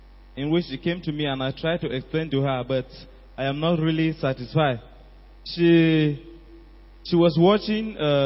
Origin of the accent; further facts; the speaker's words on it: Cameroon; I came all the way from Cameroon.